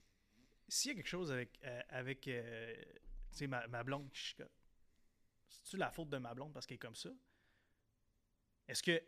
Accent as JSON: {"language": "French", "region": "Quebec", "country": "Canada", "said": "si j'ôte le fait que je viens du Canada, du Québec"}